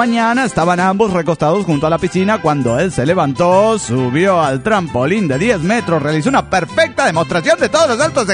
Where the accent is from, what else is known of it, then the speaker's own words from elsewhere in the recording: Nuevo Laredo, Tamaulipas, Mexico; de Narco Laredo, Tamaulipas, México.